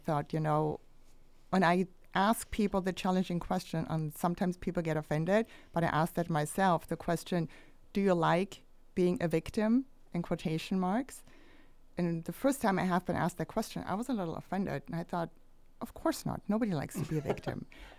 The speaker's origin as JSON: {"language": "English", "country": "Germany", "tie": "born or raised there", "moved": "as an adult", "lives_now": "United States", "said": "I originally was born and raised in Germany"}